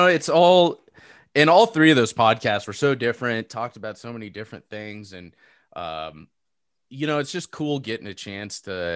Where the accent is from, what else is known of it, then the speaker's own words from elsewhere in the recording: California, United States; You know, I'm from California.